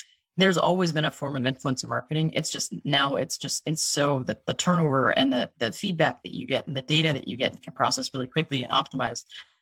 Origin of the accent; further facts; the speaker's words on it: New England, United States; moved away as an adult; also born or lived in San Francisco; I grew up in New England, was there forever, and thought I want to go somewhere else. So I moved to San Francisco at an e-commerce company called Mercantile